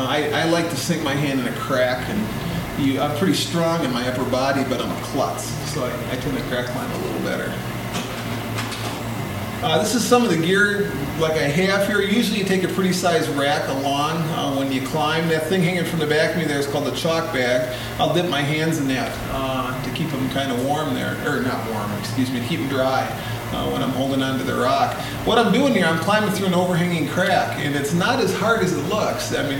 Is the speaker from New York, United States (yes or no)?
no; Minnesota, United States; I'm a Minnesotan.